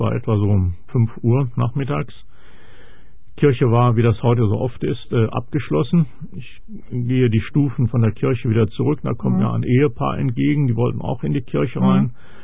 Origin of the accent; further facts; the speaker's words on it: Arnsberg, North Rhine-Westphalia, Germany; Ich bin in Arnsberg groß geworden.